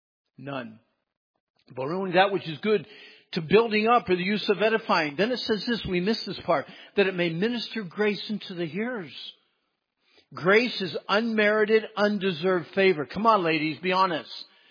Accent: Pennsylvania, United States; When I was a kid, I grew up in Pennsylvania. Again, I was raised by my grandparents.

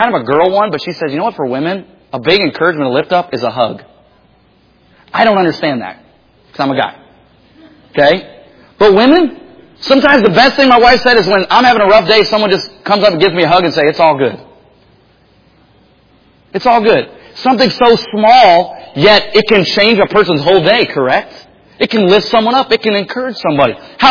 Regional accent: Michigan, United States; now in Portland, United States; I grew up in Michigan. Coffee was like, I mean, there was coffee shops around, but moving out here to Portland, it's like, good night, there's a Starbucks every 3 feet.

